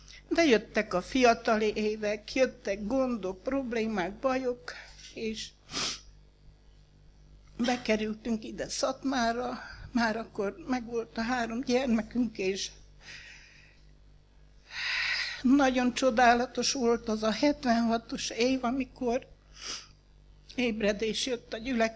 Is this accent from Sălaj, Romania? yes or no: yes; Sarmaság, Sălaj, Romania; mikor mi otthon, Sarmaságon laktunk, nem volt nagy fiatalság, ketten voltunk, a húgom is már oda nőtt